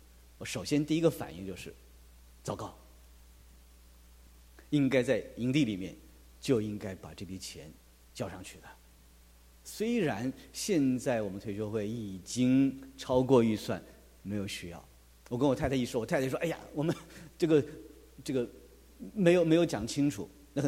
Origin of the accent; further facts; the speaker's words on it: China; 反正我们都是中国人，